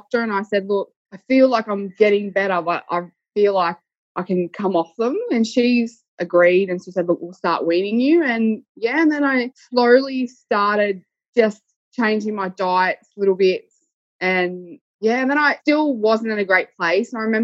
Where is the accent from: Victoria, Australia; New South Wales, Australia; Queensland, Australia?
Victoria, Australia; Whittlesea; I'm from Whittlesea in Victoria, and I'm a mum of two and a hairdresser.